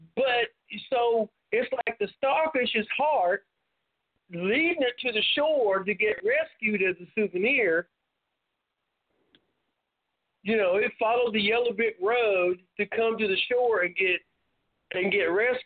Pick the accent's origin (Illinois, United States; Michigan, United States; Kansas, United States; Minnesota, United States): Kansas, United States; see, I'm from Kansas, and it reminds me of the Wizard of Oz.